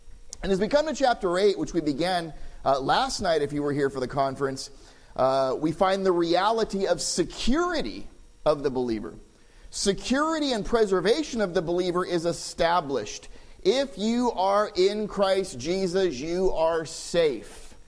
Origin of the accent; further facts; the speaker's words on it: California, United States; I mean, you have, and let me be honest, I'm from California, so I despise right-wing politics